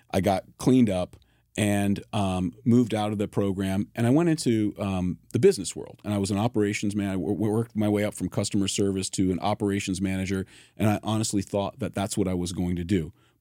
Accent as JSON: {"language": "English", "region": "Connecticut", "country": "United States", "tie": "born or raised there", "said": "I felt called back to my home state of Connecticut to start a church"}